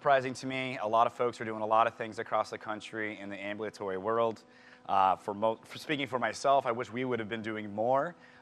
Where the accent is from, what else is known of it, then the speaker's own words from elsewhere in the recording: Wisconsin, United States; And it's unfortunate Michael left, because I wanted to tell him I'm also from Wisconsin.